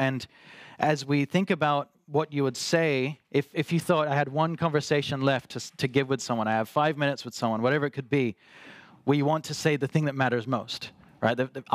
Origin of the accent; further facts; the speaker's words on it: Australia; And I grew up in Australia. I spent most of my life in Australia, and I grew up in a Calvary Chapel church